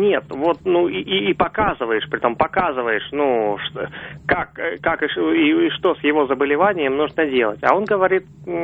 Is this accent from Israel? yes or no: no; Saint Petersburg, Russia; я из Санкт-Петербурга.